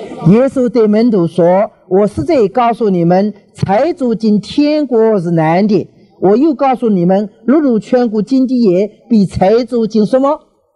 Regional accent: China; 那这样子说起来，我们中国人有点像犹太人啊。我们中国人一直来也用什么代替神呢？

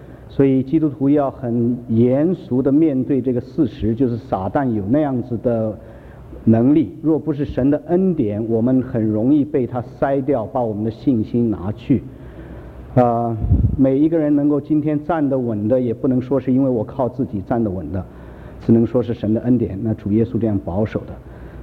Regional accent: Taiwan; 所以我是台湾来的，要回答这个问题。

